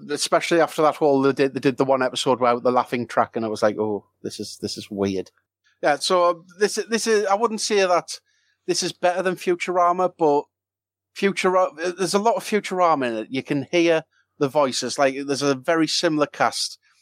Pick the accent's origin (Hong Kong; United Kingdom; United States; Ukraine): United Kingdom; No, we are British. That's a legitimate thing to do.